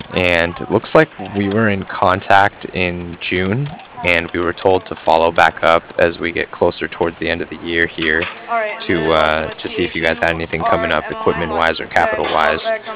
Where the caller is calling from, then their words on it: Cardiff, Wales, United Kingdom; No, I was actually calling from Cardiff.